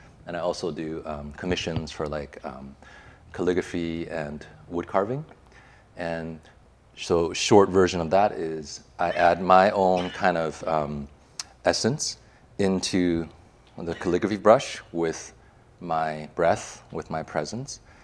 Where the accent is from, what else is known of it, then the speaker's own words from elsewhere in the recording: Taiwan; also born or lived in the West; You know, I grew up, I was born in Taiwan. Spent a lot of time in the West, and also actually had an opportunity to move back to Taiwan as a young teenager.